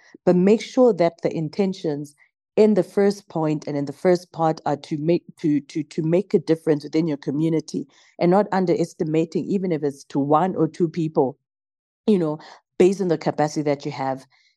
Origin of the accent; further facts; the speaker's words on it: Bulawayo, Zimbabwe; I mean, I was just a young girl in Zimbabwe, in Harare. I come from Bulawayo.